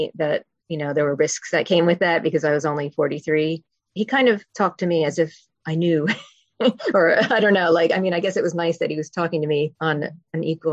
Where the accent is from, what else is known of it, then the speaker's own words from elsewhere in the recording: New Jersey, United States; moved away as an adult; now in United Kingdom; I'm obviously not from the UK originally. So I grew up in New Jersey. Came over, met my husband when I was studying in uni, and that's how I ended up over here in the UK.